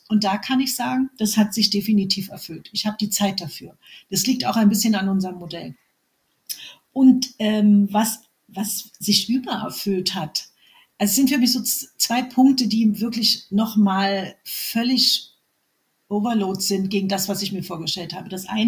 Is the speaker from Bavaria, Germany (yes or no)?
no; Berlin, Germany; accent: Berlin; ich bin Berlinerin, wie man hört.